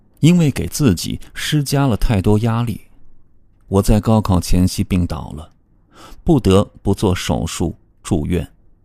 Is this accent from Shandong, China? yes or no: yes; Shandong, China; 我出生在山东一个小县城，小时候爸妈忙工作，经常锁门而去，留我一个人在家